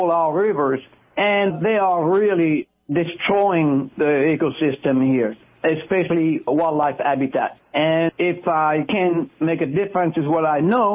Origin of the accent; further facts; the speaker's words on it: France; And going back to growing up in France, I grew up in the 60s as a kid.